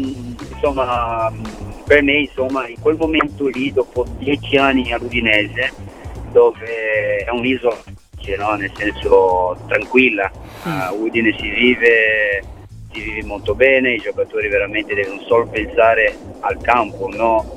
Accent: Brazil; now in Italy; No, era nel mio paese tra San Paolo e Rio. Una città piccolina lì in Brasile dove mi allenavo

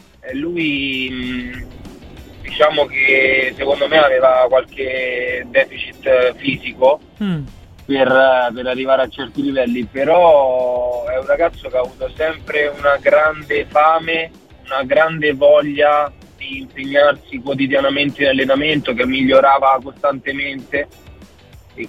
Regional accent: Rome, Lazio, Italy; Io sono di Roma

